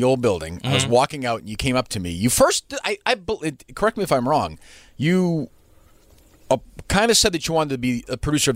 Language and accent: English; Winchester, Massachusetts, United States; I grew up in Winchester.